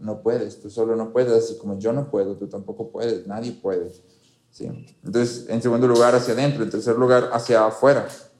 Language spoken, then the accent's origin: Spanish; Mexico